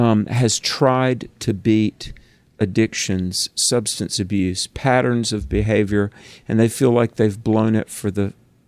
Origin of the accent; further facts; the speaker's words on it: North Carolina, United States; I'm a farm boy. We grew up in North Carolina, and we raised crops.